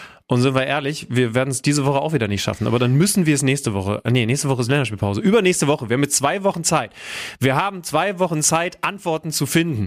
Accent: Lower Saxony, Germany; ein Zonengrenzler, aufgewachsen bei Wolfsburg bzw. Helmstedt. Und dahinter beginnt dann eben schon Sachsen-Anhalt.

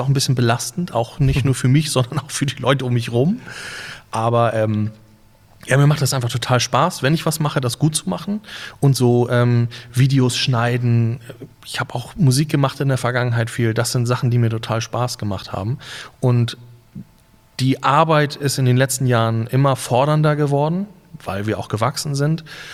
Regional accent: Husum, Schleswig-Holstein, Germany; Ja, auf jeden Fall bin ich ein waschechter Friese, ja.

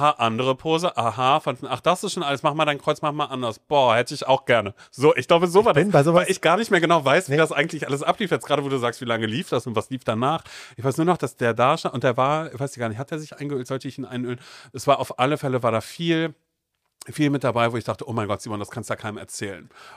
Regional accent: Demmin, Mecklenburg-Vorpommern, Germany; in Demmin, da in der Nähe, da wo ich groß geworden bin

